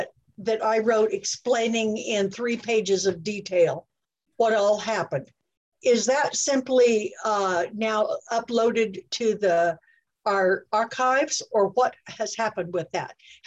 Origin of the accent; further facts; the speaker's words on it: Deming, New Mexico, United States; I'm from Deming. My hometown's 30 miles from the border. I know what it is. I have felt it all my life.